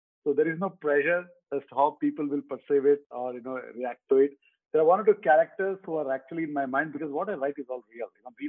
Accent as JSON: {"language": "English", "town": "Udupi", "region": "Karnataka", "country": "India", "tie": "born or raised there", "said": "I grew up in a joint family, you know. So there were 26 people in my house, in my village. I grew up in Udupi."}